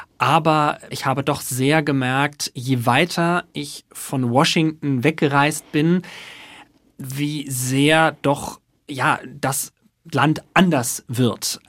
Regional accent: Germany; wo man vorher natürlich als Deutscher schon so Vorurteile im Kopf hat, ne?

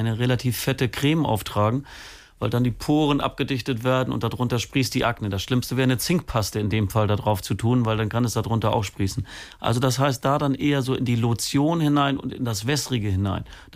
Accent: Schleswig-Holstein, Germany; normal können wir als Holsteiner 15 Minuten in der Sonne sein, ohne einen Sonnenbrand zu kriegen

